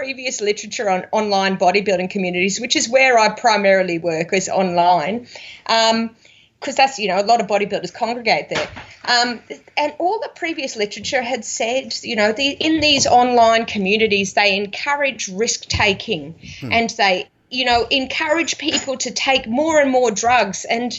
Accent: Australia; look, I'm Australian. We're a bit rough around the edges here.

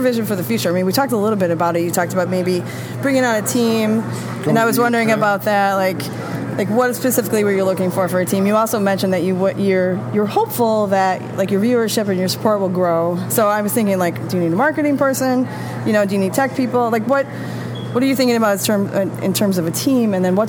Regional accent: Appleton, Wisconsin, United States; I'm from Appleton, Wisconsin, and we would go after strongman training.

